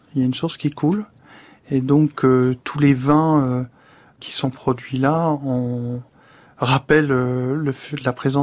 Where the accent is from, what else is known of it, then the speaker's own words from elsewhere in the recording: Paris, Île-de-France, France; also born or lived in Neuilly-sur-Seine; J'ai grandi à Paris. Je suis né à Neuilly parce qu'en fait, j'ai une mère américaine et qu'à Neuilly, il y a un hôpital américain.